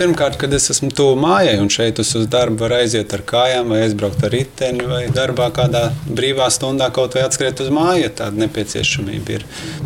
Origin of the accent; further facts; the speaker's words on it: Līgatne, Cēsis Municipality, Latvia; Esmu no Līgatnes, nu tur, kur dabas parks, jā.